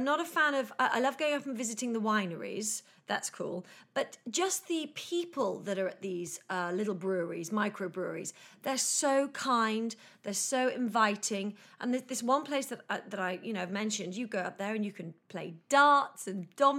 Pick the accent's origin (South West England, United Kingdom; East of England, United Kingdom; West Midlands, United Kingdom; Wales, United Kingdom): East of England, United Kingdom; born there; now in London, United Kingdom; I was born in near the centre of England. Well, I was born on the East Coast in Suffolk, lived in the centre of England and moved to London.